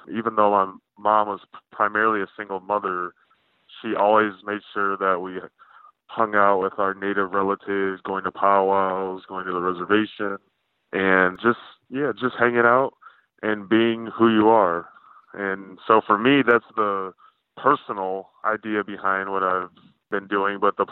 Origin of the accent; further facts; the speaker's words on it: Lansing, Michigan, United States; I grew up in Lansing, Michigan, and for me, the identities have been an essential part of my own development.